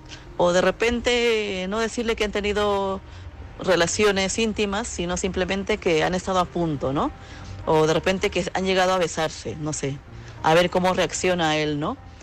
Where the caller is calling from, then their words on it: Madrid, Community of Madrid, Spain; de Madrid.